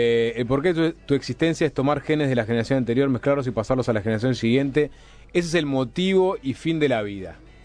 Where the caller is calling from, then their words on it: Maldonado, Uruguay; de Maldonado.